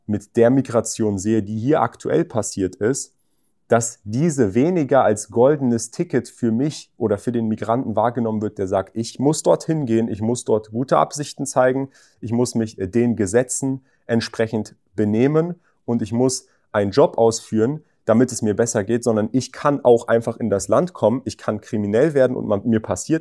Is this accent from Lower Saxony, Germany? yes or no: no; Berlin, Germany; born there; Dort haben sie sich kennengelernt, dann geheiratet und ich bin in Berlin geboren.